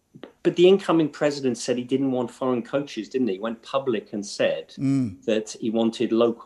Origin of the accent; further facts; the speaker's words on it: England, United Kingdom; I'm English, even though I spent a lot of time in the Caribbean and thoroughly enjoyed it.